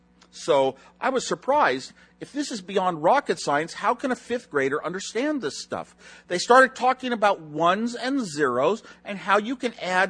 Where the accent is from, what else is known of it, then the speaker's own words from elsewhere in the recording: West Coast, United States; I grew up on the West Coast, you know, and I was very distant from the East Coast, and being shy, never really wanted to deal with those East Coasters.